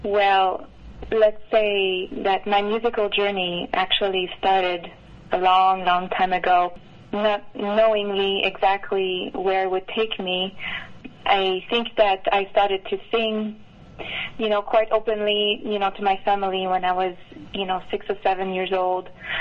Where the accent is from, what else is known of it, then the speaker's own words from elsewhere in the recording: Brossard, Quebec, Canada; moved away as an adult; also born or lived in Montreal; now in United States; I was born and raised in Montreal, but most of my childhood spent it on the south shore of Montreal, in the little city of Brossard, and I stayed there until I was 23 or 24, until I came to the States. So yes, I'm French Canadian.